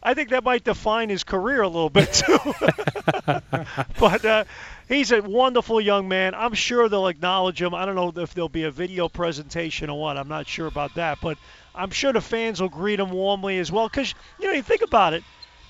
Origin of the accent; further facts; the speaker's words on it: Ireland; You know, I'm an Irish guy